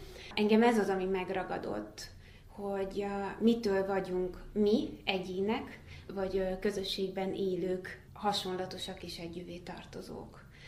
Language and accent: Hungarian; Székely Land, Romania; Nyilván Székelyföld nekem azért is szívügyem, mert onnan származom, és mindig van egy kapcsolódásom oda-vissza